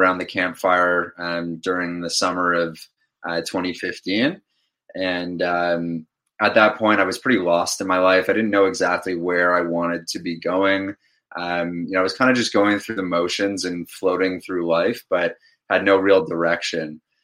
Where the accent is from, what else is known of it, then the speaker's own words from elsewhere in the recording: Toronto, Ontario, Canada; born and raised in Toronto, Ontario. I lived in Toronto my whole life